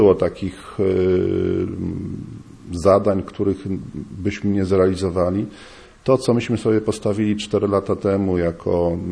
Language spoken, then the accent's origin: Polish; Tczew, Pomeranian Voivodeship, Poland; ja jestem tczewianinem z dziada pradziada. Myślę, że tutaj już zostanę do śmierci